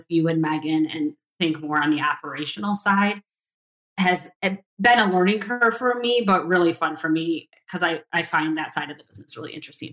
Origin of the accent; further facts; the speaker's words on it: Michigan, United States; my husband is from Houston and I am from Northern Michigan.